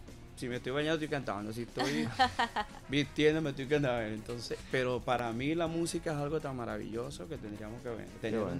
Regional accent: Bolívar, Venezuela; Bueno, además de Guayana, por ser mi tierra querida

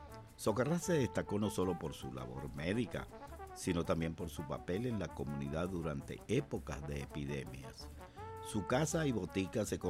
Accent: Valencia, Carabobo, Venezuela; la festividad de la Virgen del Socorro de Valencia, nuestra patrona de la ciudad, de mi ciudad natal, Valencia, Estado Carabobo.

